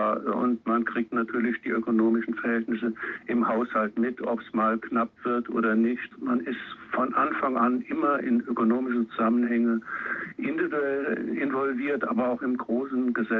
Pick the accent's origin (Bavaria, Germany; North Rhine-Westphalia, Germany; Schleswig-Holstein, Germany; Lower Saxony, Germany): Lower Saxony, Germany; bin ja Niedersachse und möchte das Land eigentlich nicht zu sehr loben